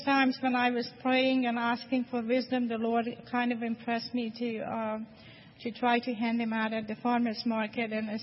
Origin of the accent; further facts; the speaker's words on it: Florida, United States; Yeah, I'm here from Central Florida.